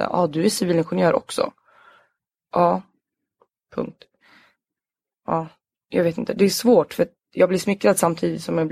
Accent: Sweden; born there; alla som inte såg svenskar ut gick i svenska 2 i vår skola, även fast vi var födda i Sverige.

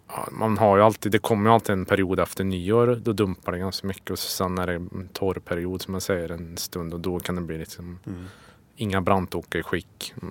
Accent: Skoghall, Värmland, Sweden; Jag kommer från Hammarö Skoghall. Det ligger utanför Karlstad, söder om Karlstad.

